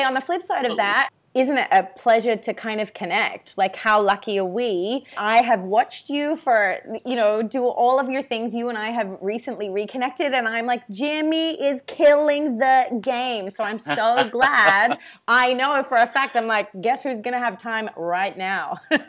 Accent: Australia; another Aussie on here, because you don't understand how much shit I get from everyone all the time for being Australian.

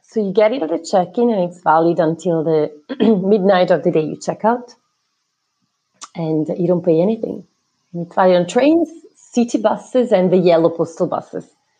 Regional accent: Ticino, Switzerland; Swiss-German people like to come to Ticino because we are sheltered from the Alps, from the cold wind doesn't come through that much.

